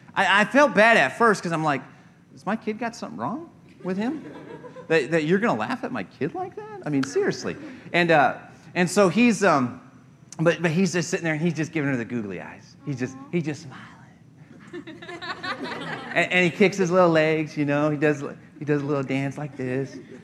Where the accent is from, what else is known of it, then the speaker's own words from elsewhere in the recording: Colorado, United States; Well, listen, I am from Colorado, and I'm a geek